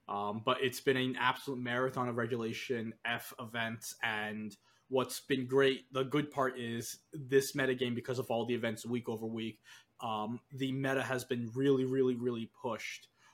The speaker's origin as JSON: {"language": "English", "region": "Northeast", "country": "United States", "accent": "Northeastern", "said": "My accent is just drunken Northeastern, so I really can't do anything else."}